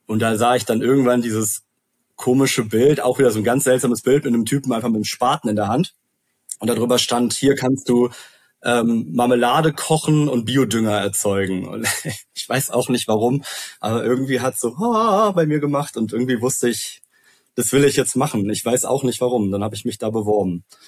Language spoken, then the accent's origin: German; Cologne, North Rhine-Westphalia, Germany; ich komme aus Köln, bin dort aufgewachsen